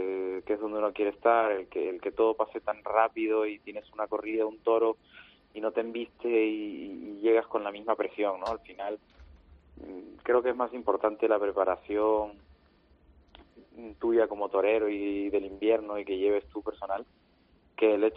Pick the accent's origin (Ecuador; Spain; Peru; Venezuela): Peru; Lima; los 2 años en Lima, en mi tierra